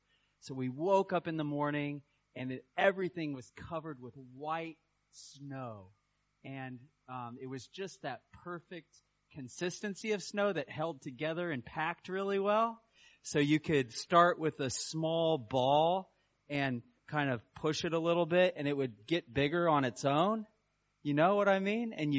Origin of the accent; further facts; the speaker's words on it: Kansas, United States; I grew up in Kansas, and we had lots of snow usually around Christmas time.